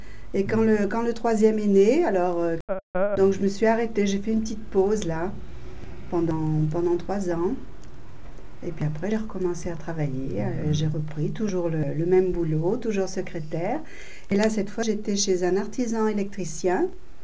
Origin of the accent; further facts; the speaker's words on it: Le Coteau, Auvergne-Rhône-Alpes, France; born there; Je suis née au Coteau, de parents costellois en plus. Toute la famille est costelloise, de génération en génération.